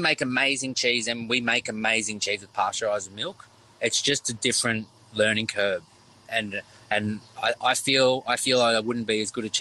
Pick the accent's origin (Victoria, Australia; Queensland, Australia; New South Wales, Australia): Victoria, Australia; I'm from the Yarra Valley